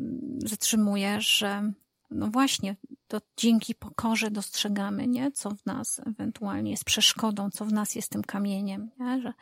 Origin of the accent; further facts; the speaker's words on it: Pomeranian Voivodeship, Poland; Bo tak ja pochodzę z Kaszub, tam mój dziadek uprawiał rolę